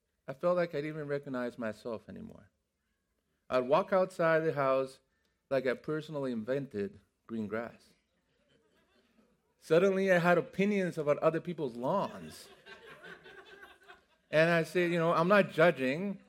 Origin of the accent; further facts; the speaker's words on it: Mexico City, Mexico; It was hard to find green stuff in Mexico City growing up